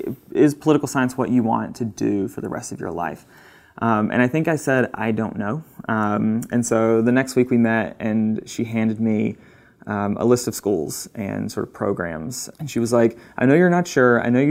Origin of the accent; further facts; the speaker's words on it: High Point, North Carolina, United States; I've lived in North Carolina my whole life. I think it's 28 years strong, in North Carolina. So I grew up in the High Point area.